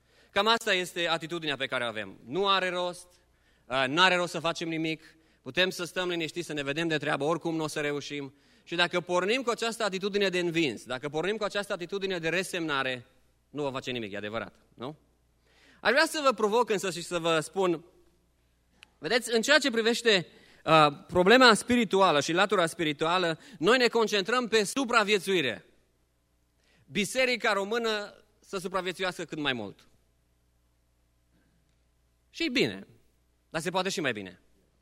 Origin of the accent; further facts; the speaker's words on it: Romania; we are Romanians who live in diaspora. Noi suntem români care locuim în diaspora.